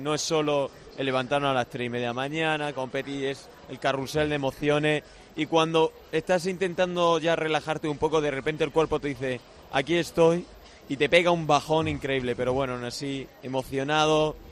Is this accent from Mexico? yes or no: no; Llerena, Extremadura, Spain; Primero tengo que pasar yo por mi pueblo, por Llerena.